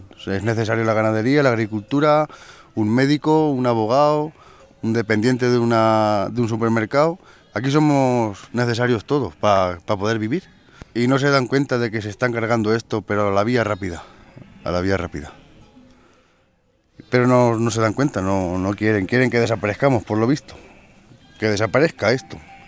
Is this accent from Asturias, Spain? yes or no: no; Valencian Community, Spain; que yo soy valenciano